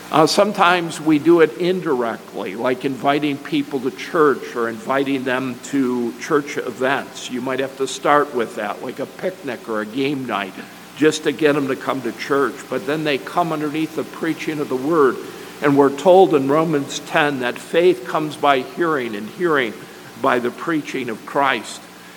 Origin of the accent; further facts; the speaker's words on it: Chicago, Illinois, United States; No, not a mobster. I'm from Chicago. Don't blame me for that.